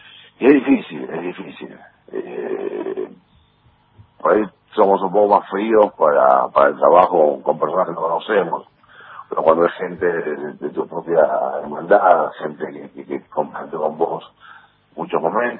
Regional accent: La Boca, Buenos Aires, Argentina; Yo nací, me crié en La Boca

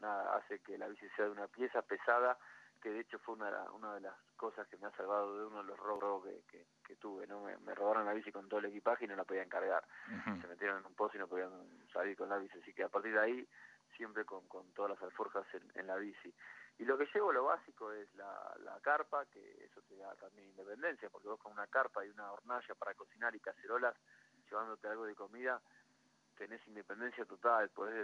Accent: Argentina

